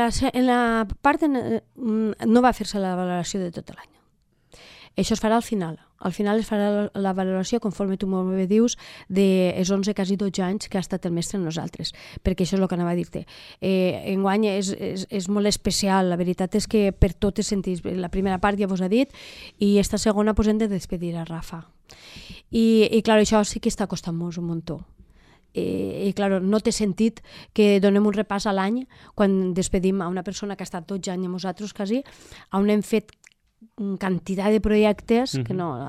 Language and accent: Catalan; Muro, Valencian Community, Spain; Ell parla de, del meu poble, ell parla de Muro